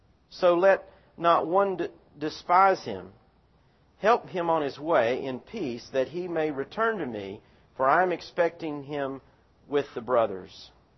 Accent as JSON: {"language": "English", "region": "the South", "country": "United States", "tie": "born or raised there", "said": "You know, I grew up in the South where a lot of churches talked about commitment."}